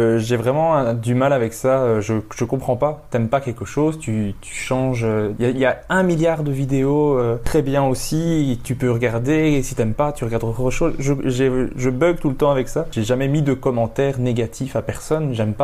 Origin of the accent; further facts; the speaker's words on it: Belgium; Chez nous, en Belgique, c'est si t'arrives à jouer tous les soirs une fois